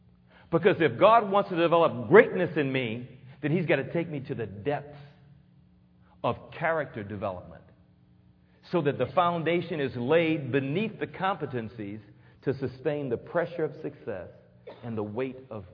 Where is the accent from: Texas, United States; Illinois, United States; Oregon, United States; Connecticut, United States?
Texas, United States; Houston; Man, I grew up in Third Ward. I mean, the most skiing I did was tripping down the bayou or something.